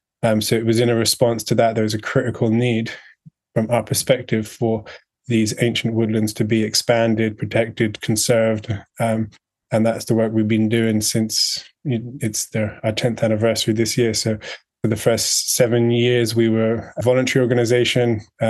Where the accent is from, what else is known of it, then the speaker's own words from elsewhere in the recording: South West England, United Kingdom; accent: English; I'm also a Cornish man, even though I have a kind of English accent.